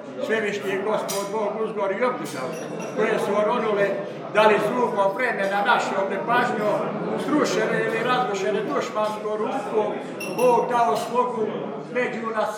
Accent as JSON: {"language": "Serbian", "region": "Herzegovina", "country": "Bosnia & Herzegovina", "said": "mi koji dolazimo iz Svetosavske, Svetovasilijevske, Svetopetrovske, Hercegovine, imamo obavezu da čuvamo svoj običaj i svoju tradiciju."}